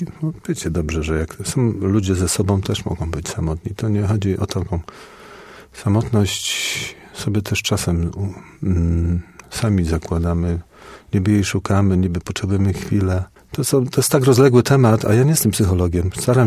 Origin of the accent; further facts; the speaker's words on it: Poznań, Greater Poland Voivodeship, Poland; A jestem chłopakiem z Łazarza.